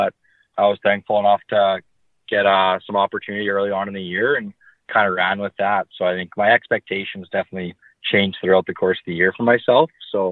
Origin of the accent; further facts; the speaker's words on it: Lethbridge, Alberta, Canada; also born or lived in Calgary; Yeah, so I was born in Lethbridge, and I was in Lethbridge for, I think, until about high school, where I then moved up to Calgary to go to the Edge school there. So I've kind of been between Lethbridge and Calgary for pretty much most of my life. So kind of Southern Alberta area.